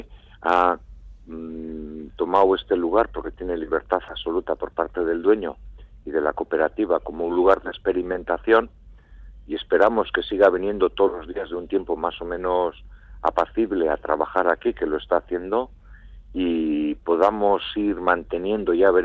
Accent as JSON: {"language": "Spanish", "town": "Mundaka", "region": "Basque Country", "country": "Spain", "said": "como soy de Mundaka, me gusta mucho mirarlo dejando a mi espalda Mundaka"}